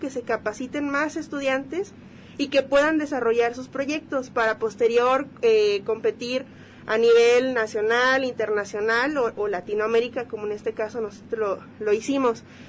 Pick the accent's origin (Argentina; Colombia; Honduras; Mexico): Mexico; justo somos los primeros mexicanos en llegar a la final